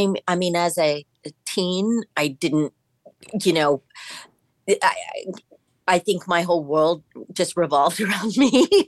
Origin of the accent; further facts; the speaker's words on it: Manhattan Beach, California, United States; Yes, I grew up in Manhattan Beach.